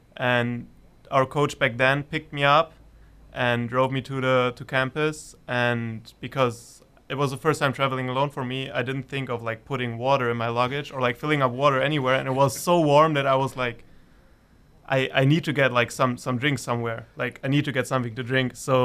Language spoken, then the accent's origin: English; Germany; now in Fresno, United States; because I come from Germany.